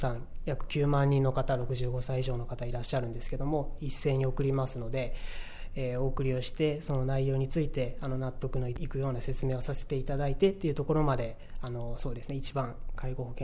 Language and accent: Japanese; Okayama, Japan; 岡山は北部の山あいの出身なので、やっぱり海っていうのはすごく特別で